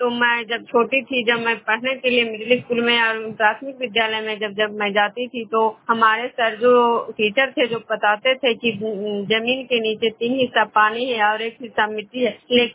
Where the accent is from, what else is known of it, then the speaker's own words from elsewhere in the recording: Khajra, Bihar, India; मैं विष्णुपुर ग्राम खजरा पंचायत नालंदा जिला नगर नौसा प्रखंड की निवासी हूँ। सभी को मेरा नमस्कार। मेरा उम्र करीब 37 से 38 वर्ष हो रहा है।